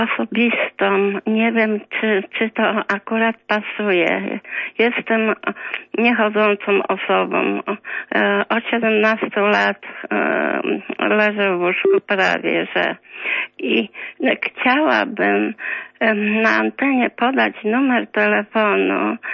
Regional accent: Wrocław, Lower Silesian Voivodeship, Poland; Nie, ja jestem z Wrocławia.

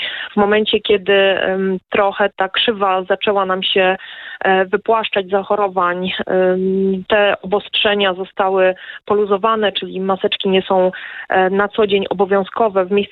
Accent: Silesian Voivodeship, Poland; Ja jestem ze Śląska

